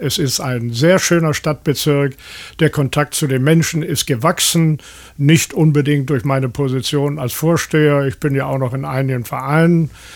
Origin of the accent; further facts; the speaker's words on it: Berlin, Germany; also born or lived in Schneidemühl; Geboren bin ich in Schneidewil-Pommern und seit dem vierten Lebensjahr in Berlin, weil alle unsere Verwandten oder meine Verwandten, 8 Familien in Berlin wohnten und hatten Glück, es war West-Berlin.